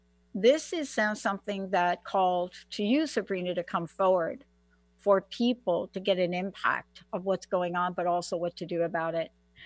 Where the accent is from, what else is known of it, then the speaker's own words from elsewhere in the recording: New York, United States; now in Washington, United States; my attachment to it was I'm from New York.